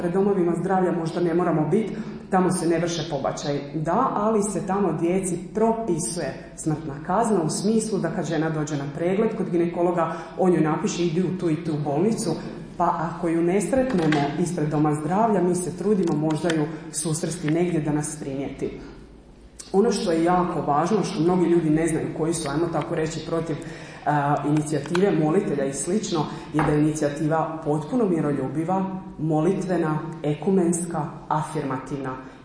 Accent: Vukovar, Vukovar-Srijem County, Croatia; skroz od Vukovara, odakle sam ja, do Dubrovnika.

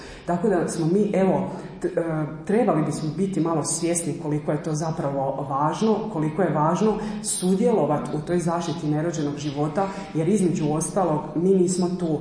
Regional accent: Vukovar, Vukovar-Srijem County, Croatia; skroz od Vukovara, odakle sam ja, do Dubrovnika.

